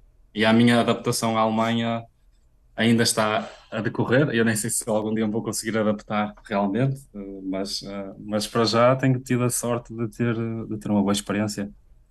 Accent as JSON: {"language": "Portuguese", "country": "Portugal", "said": "sendo português, tem aquela sangue quente, não é?"}